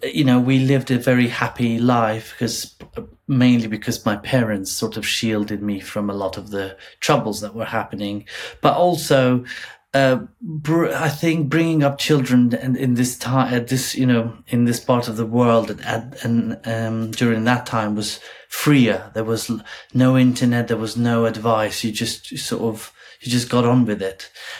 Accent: Kosovo; originally I come from Kosovo

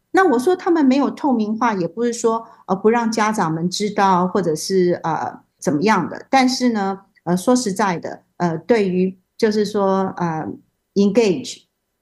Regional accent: Taiwan; moved away as an adult; now in United States; 我来自台湾。我在没有来台湾之前，我就是一个美术老师。现在呢我住在湾区已经35年了

